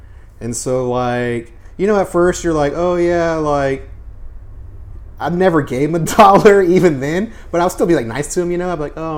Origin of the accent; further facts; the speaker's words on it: Kokomo, Indiana, United States; Yeah, I'm from Kokomo, which is like an hour north of Indianapolis.